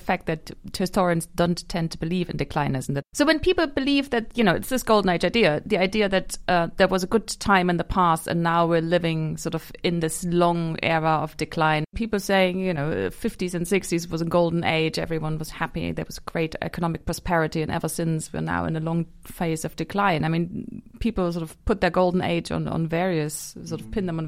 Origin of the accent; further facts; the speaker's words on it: East Germany, Germany; So I grew up in East Germany, and I lived next to a Russian barracks.